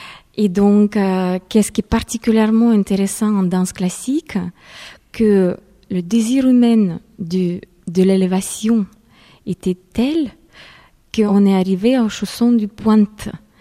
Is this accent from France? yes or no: no; Ukraine; Je viens d'Ukraine, alors là-bas, les chaussons de pointe, c'était.